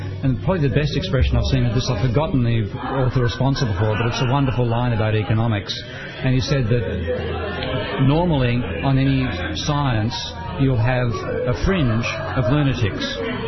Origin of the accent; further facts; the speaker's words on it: Australia; Well, it's me having a bit of fun with the language and being an Australian about it as well.